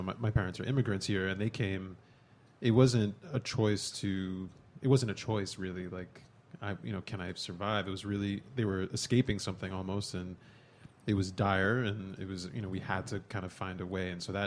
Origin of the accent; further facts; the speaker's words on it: New York City, New York, United States; One is I'm from New York and was born and raised in New York, and see the city changing